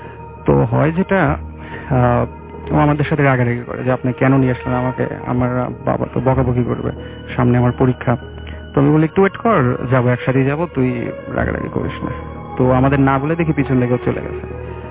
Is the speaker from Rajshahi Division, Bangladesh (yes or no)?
yes; Pabna, Rajshahi Division, Bangladesh; আমি এসেছি মধ্যপাড়া থেকে আমার হোম টাউন পাবনার অষ্টমনির সাথে।